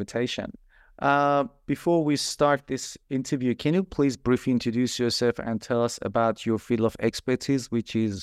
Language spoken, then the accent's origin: English; Iran; English is a second language; I'm not from England myself, and I grew up in Iran. That's my home country.